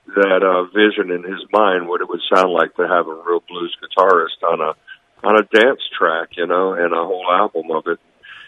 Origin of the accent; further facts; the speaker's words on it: Atlanta, Georgia, United States; But I'm pretty much an Atlanta guy. I was born in Atlanta, and I've lived in Atlanta for over 40 years, so I call Atlanta my home.